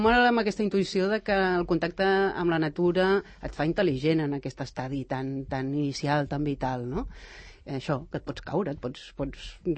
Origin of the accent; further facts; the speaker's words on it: La Floresta, Catalonia, Spain; tinc passat tota la meva infància a la Floresta, una Floresta, diguem-ne, molt perifèrica